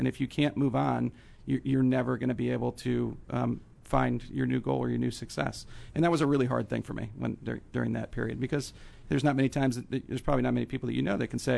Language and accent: English; McLean, Virginia, United States; also born or lived in Connecticut; I was born in Connecticut, but I moved here when my parents were divorced when I was six. And I grew up in McLean.